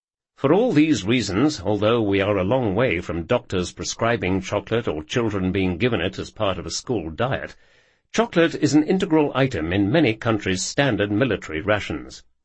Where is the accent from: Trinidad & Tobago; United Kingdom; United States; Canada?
United Kingdom; Being a British citizen, I had only the basic security clearance, and so there were areas in the laboratory complex I couldn't go.